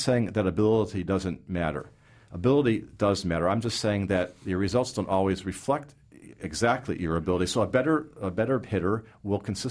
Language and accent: English; Chicago, Illinois, United States; let's say that the Yankees are playing the Cubs, since I'm from Chicago